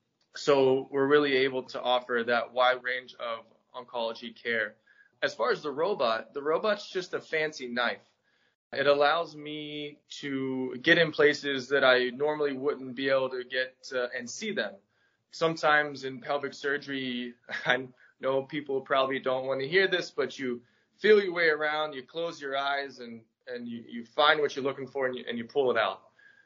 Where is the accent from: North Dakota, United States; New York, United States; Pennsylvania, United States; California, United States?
Pennsylvania, United States; Pittsburgh; I grew up just outside of Pittsburgh, PA. I went to a small high school with like 90 kids.